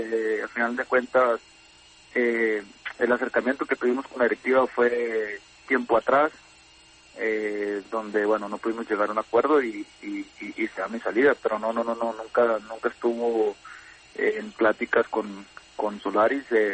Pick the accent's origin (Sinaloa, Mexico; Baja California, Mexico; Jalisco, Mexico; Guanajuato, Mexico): Sinaloa, Mexico; me ha servido para visitar también a mi pueblo donde soy, Sinaloa